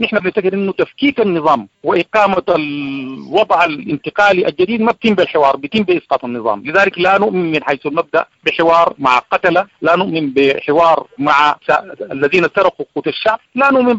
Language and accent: Arabic; Sudan; ليه يا أخي نحن عايشين كسودانيين تحت خط الفقر